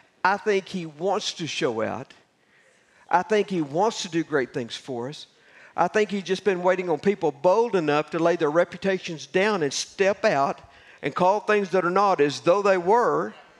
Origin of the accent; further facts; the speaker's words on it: Oklahoma, United States; Remember, I'm from Oklahoma, so don't be laughing at me.